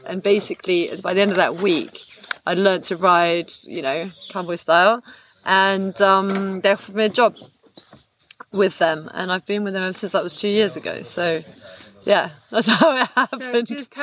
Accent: Cirencester, South West England, United Kingdom; Well, I grew up in Cirencester in the Cotswolds, but my family are from Edinburgh and the Shetland Islands, like a mixture.

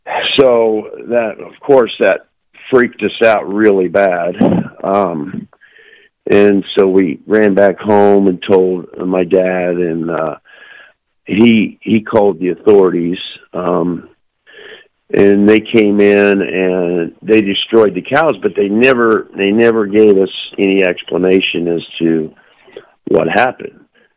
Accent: Indiana, United States; but I'm from midwestern Indiana, kind of right in the center.

